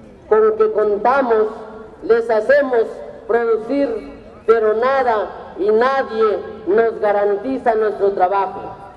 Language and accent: Spanish; Mexico; como campesinos mexicanos.